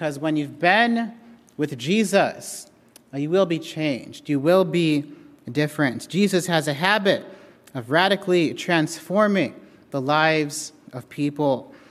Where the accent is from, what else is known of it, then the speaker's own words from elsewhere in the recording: Kenya; Growing up in Kenya, my dad would always tell myself and my brother that there's always somebody watching